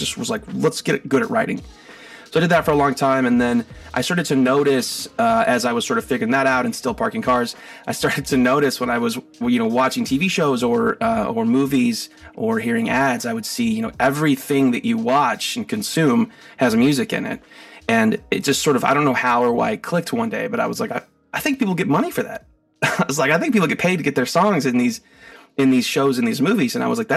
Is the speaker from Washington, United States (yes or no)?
no; Wyoming, United States; When I was growing up, you know, I grew up in Wyoming actually.